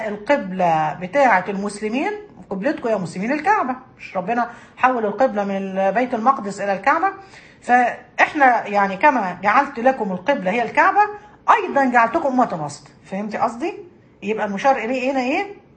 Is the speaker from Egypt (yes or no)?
yes; Egypt; أنا بتكلم عندنا في مصر، معرفش البلاد التانية فيها إيه